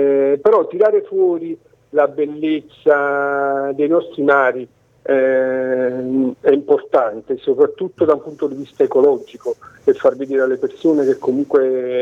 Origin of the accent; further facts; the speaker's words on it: Naples, Campania, Italy; La Sicilia è tutta bella, poi io, essendo napoletano, sono molto legato alla Sicilia.